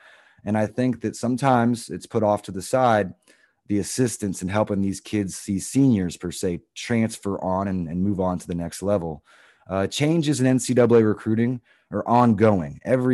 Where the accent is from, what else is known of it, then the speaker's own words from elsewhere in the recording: Florida, United States; I grew up in Florida as well.